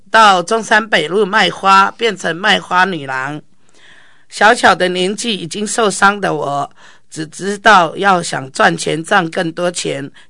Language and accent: Chinese; Taipei, Taiwan; 我那时候民国38年的时候，我是出生在民国38年出生，然后当我12岁的时候，我挑起家计，我还要到我们台北的